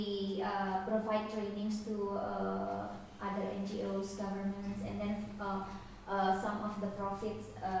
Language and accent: English; Indonesia; English is a second language; I'm from Indonesia.